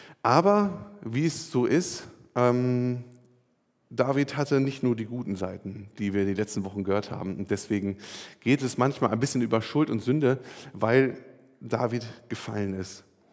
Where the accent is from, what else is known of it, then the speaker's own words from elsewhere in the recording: Germany; So als Deutscher habe ich ja so gewisse Privilegien